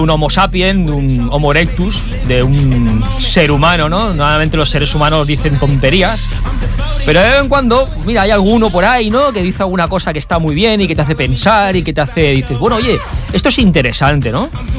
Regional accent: Ripollet, Catalonia, Spain; somos de Ripollet

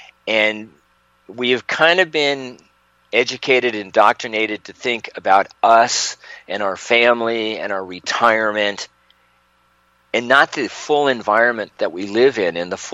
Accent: United States; As an American, we have responsibilities, obligation, and consequences to hold the power we have dearly

